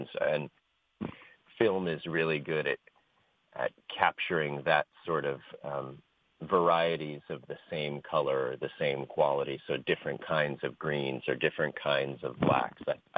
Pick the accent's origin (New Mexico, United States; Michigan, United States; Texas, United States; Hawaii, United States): Hawaii, United States; Kailua; born there; now in Los Angeles, United States; I was born in 1978 in Kailua, but I live on the mainland now, just outside Los Angeles.